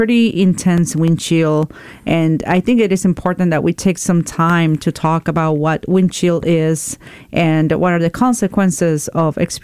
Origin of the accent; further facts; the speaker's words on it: Puerto Rico; we are from Puerto Rico. I am from Puerto Rico originally. My mom's still in San Juan